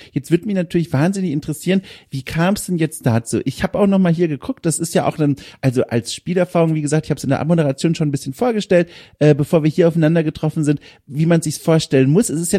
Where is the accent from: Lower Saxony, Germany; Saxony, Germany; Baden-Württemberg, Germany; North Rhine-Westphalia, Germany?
Baden-Württemberg, Germany; Wertheim; Ach, das ist ja bei mir in der Ecke. Ich komme Wertheim am Main, da komme ich her.